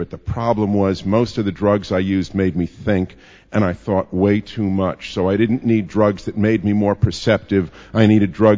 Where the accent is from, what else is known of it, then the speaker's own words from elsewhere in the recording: New York City, New York, United States; I was born in Flushing, Queens. I'm a native New Yorker, if you count the outer boroughs as constituting native New Yorker.